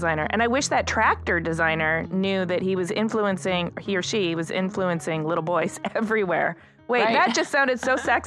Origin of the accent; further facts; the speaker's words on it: Detroit, Michigan, United States; I mean, I grew up in Detroit, which is very auto focused.